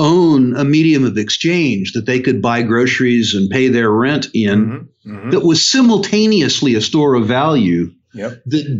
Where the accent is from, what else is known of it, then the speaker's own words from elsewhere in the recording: United States; I'm speaking as an American now